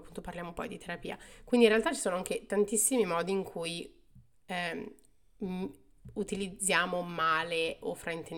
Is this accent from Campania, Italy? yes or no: no; Sedriano, Lombardy, Italy; lo facessi a appunto Sedriano, da dove vengo io